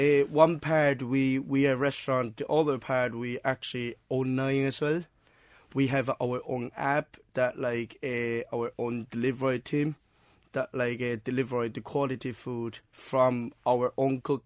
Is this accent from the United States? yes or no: no; Shanghai, China; English is a second language; moved away as an adult; now in Cork, Ireland; I'm from the Shanghai.